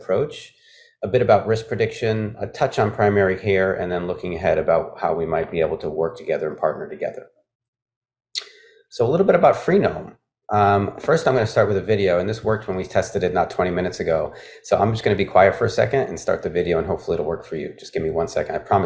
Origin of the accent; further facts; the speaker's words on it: Northeast, United States; I speak relatively fast. because I'm from the Northeast and it was just a thing.